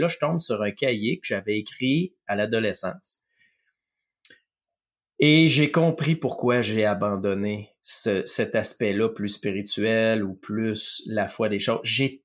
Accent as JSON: {"language": "French", "town": "Loretteville", "region": "Quebec", "country": "Canada", "tie": "born or raised there", "said": "Ah, Loretteville, parce que moi, j'ai grandi à Loretteville."}